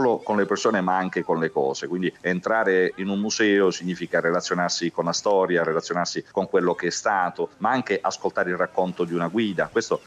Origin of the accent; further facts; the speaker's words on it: Apulia, Italy; preferisco fare al contrario, quindi godermi la mia terra, quindi rimarrò in Puglia.